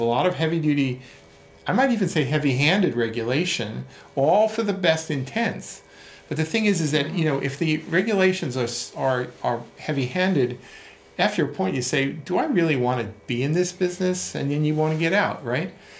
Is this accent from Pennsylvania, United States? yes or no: no; New York City, New York, United States; You know, like I grew up in New York City.